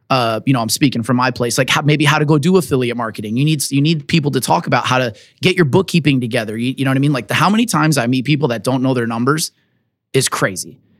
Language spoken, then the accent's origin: English; Milwaukee, Wisconsin, United States; we moved back to like my hometown and we like made a difference.